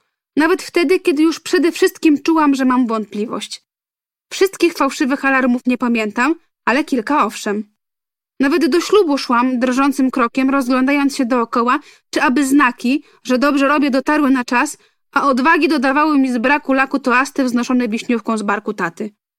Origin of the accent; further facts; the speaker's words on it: Niewiadów, Łódź Voivodeship, Poland; pochodzę z Niewiadowa, baśniowej krainy słynącej niegdyś z produkcji sprzętu gospodarstwa domowego i przyczep kempingowych. Miejsca, które wydało na świat słynnego aktora, kilkanaście tysięcy innych osób i mnie.